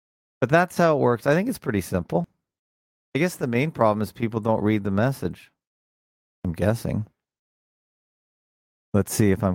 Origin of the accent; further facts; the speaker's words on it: Canada; It's probably more interesting to me because I'm Canadian and they do the Canadian angle.